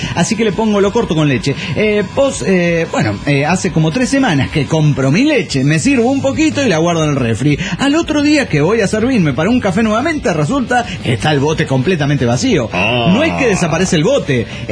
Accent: Guadalajara, Jalisco, Mexico; de Guadalajara, Jalisco, México.

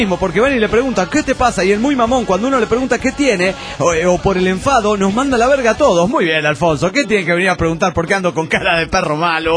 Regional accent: Bolivia; now in Switzerland; una boliviana perdida en Suiza.

